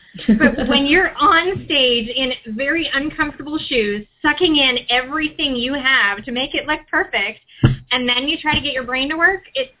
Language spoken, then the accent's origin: English; Dallas, Texas, United States; from Dallas, Texas.